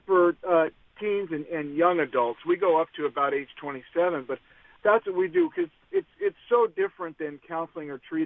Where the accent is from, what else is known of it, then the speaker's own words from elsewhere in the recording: Union City, California, United States; I grew up in Union City, so the closest team when I was a kid were the two teams, the Raiders and 49ers.